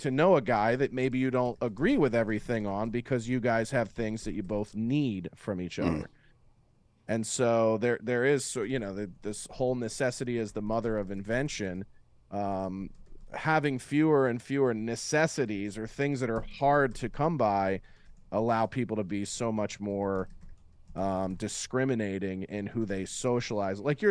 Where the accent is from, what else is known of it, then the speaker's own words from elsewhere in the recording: Philadelphia, Pennsylvania, United States; the thing I love about growing up in Delco and Philly is that it's a place that's sort of, their biggest trophy is their misery. But there's also this element of growing up sort of blue collar Irish